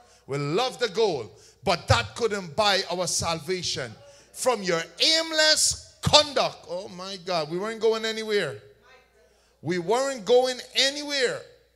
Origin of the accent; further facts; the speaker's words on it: Guyana; like when we were growing up in Guyana, there was no blender.